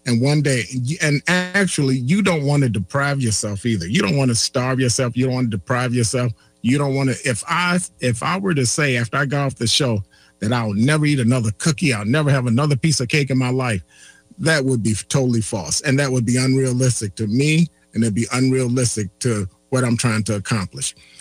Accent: Chicago, Illinois, United States; So we driving, and I was from Chicago.

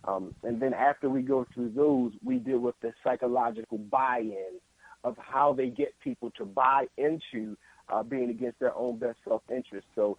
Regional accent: Philadelphia, Pennsylvania, United States; and I'm from Philly

